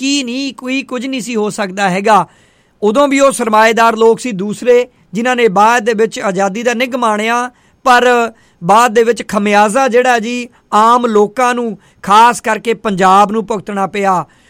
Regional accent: Punjab, India; moved away; ਕਿਉਂਕਿ ਆਪਾਂ ਉੱਥੋਂ ਮੈਂ ਪੰਜਾਬ ਤੋਂ ਬਿਲੋਂਗ ਕਰਦਾ ਜੀ

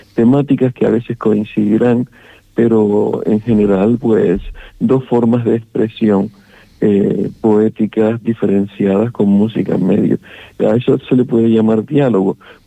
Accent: Canary Islands, Spain; now in Gran Canaria, Spain; ella procede de Lanzarote, pero igual que yo procedo de Fuerteventura, pero los dos, por motivos profesionales, hemos hecho nuestra vida aquí en Gran Canaria.

